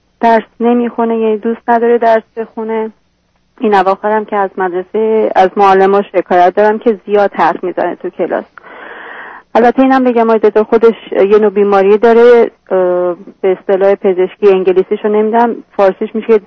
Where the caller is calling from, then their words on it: United States; من از آمریکا تلفن، 3 سال اومدیم اینجای دکتر.